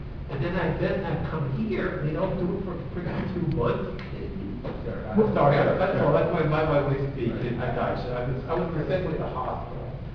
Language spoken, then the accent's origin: English; New York, United States; I'm from New York, by the way.